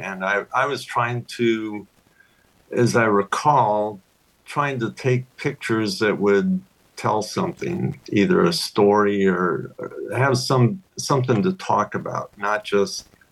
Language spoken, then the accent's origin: English; Glen Ellyn, Illinois, United States; Well, I grew up in Illinois in the Chicago suburb of Glen Ellyn. Spent the first 27 years of my life there.